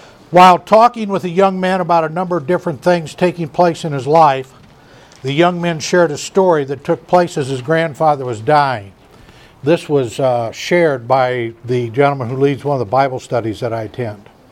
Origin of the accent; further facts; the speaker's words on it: Louisville, Kentucky, United States; I'm from Louisville, Kentucky.